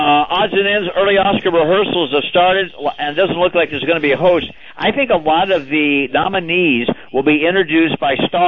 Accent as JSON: {"language": "English", "region": "Hawaii", "country": "United States", "said": "You know, I am from Hawaii."}